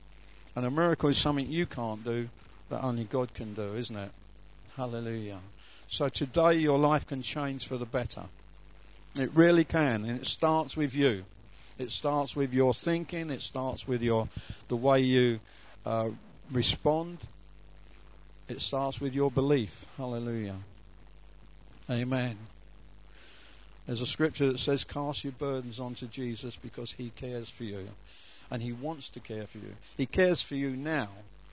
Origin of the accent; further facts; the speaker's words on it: Hackney Wick, London, United Kingdom; but I'm from Hackney Wick in London, so you know what I mean, mate?